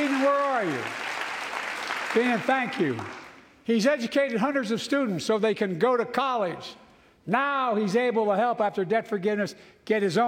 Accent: Delaware, United States; I come from Delaware.

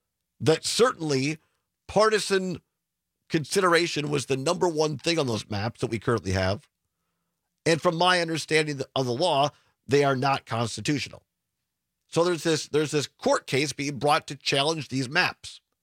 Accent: Richland Center, Wisconsin, United States; Brady Ewing, walk-on from my hometown of Richland Central, Wisconsin, ended up being the captain of the team his senior year

